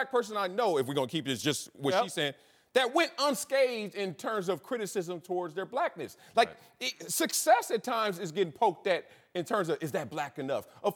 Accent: Compton, California, United States; I said, I'm from Compton. I identify with the same thing, too.

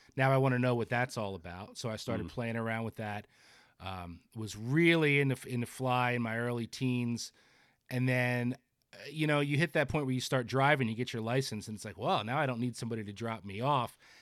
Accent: New Jersey, United States; and of course I'm from Jersey, so you know, a lot of people love to make fun of Jersey, right? It's the armpit of the nation.

